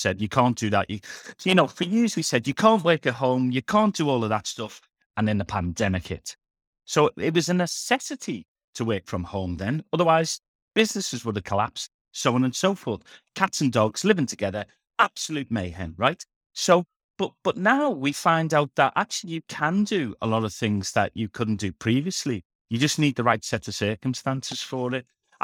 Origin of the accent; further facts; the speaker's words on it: Liverpool, North West England, United Kingdom; I still get people when they find out I'm a Scouser, they want to tell me their favourite Scouse joke, right?